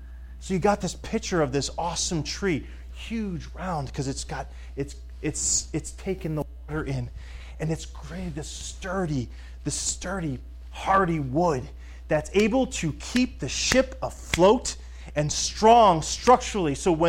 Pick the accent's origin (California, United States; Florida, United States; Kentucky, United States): Florida, United States; when we grew up in Florida.